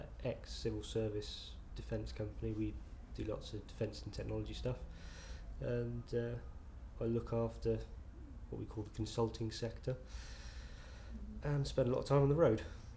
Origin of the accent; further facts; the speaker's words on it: Bristol, South West England, United Kingdom; also born or lived in Dorset; I was born in Bristol, stayed there for about 12 years because my mum was working there.